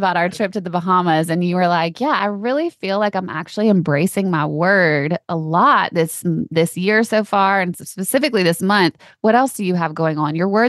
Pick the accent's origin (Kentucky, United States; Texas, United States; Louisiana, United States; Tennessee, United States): Louisiana, United States; But for us, I'm from Louisiana. So let's, you know, it's all relative.